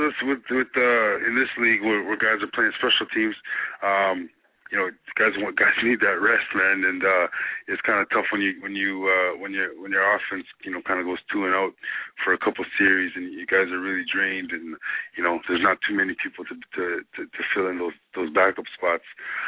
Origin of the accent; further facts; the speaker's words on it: Toronto, Ontario, Canada; You know me. I'm from Toronto. Won the cup in Toronto.